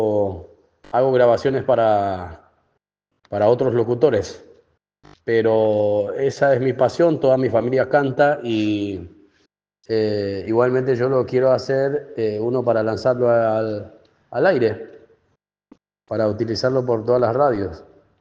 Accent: Paraguay; Yo soy de Paraguay, pero sacar alguna más cumbia.

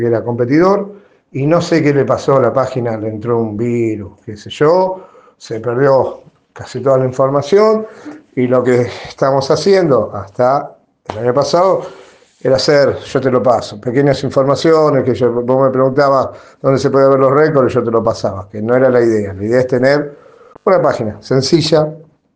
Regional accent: Mar del Plata, Buenos Aires Province, Argentina; Yo soy de Mar del Plata, hay otra gente que es de Bahía.

